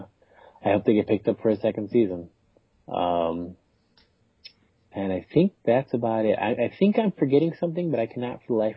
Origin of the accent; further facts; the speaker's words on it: East Chicago, Indiana, United States; When I, like in East Chicago, there was no comic book store in my hometown. I had to drive 3 towns over to Highland Cards and Comics.